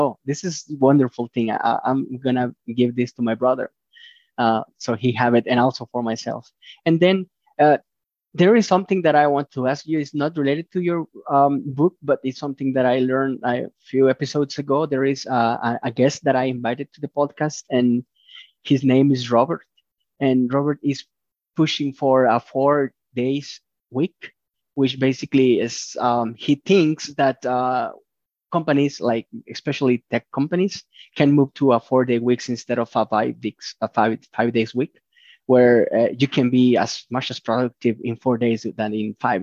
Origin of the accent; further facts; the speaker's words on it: Mexico; first language Spanish; English is a second language; I told you I am from Mexico. I speak Spanish